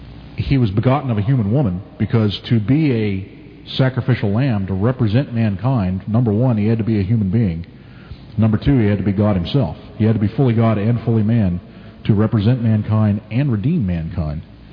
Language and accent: English; Scotland, United Kingdom; born there; I'm Scottish by birth